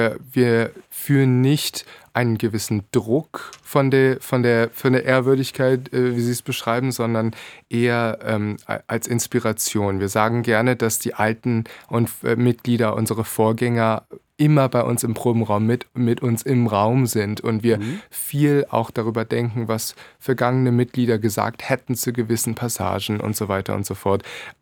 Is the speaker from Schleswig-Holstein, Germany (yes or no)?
yes; Neumünster, Schleswig-Holstein, Germany; also born or lived in Kiel; now in United States; ich bin in Kiel geboren und dann meine gesamte Jugend habe ich auch in Schleswig-Holstein verbracht. Ich bin in Neumünster aufgewachsen, habe gleichzeitig in Hannover und in Hamburg Jungstudium absolviert.